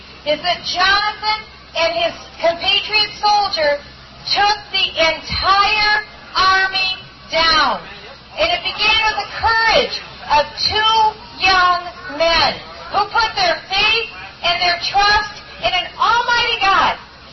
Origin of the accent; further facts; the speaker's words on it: Waterloo, Iowa, United States; I was born here in Iowa. I was born in Waterloo and Cedar Falls, and we were a church-going family in Waterloo and Cedar Falls.